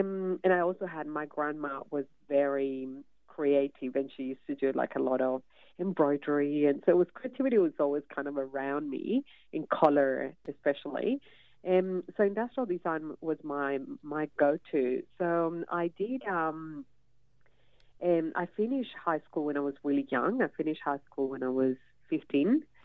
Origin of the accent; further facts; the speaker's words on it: Colombia; moved away as an adult; now in Australia; But I was born in Australia, and then I lived here till I was 5 years old, and then went back and lived in Colombia in South America. So yeah, it was quite, like, mum and dad are Colombian, and we just went back. So yeah, that's where I kind of grew up, and I lived there till I was 19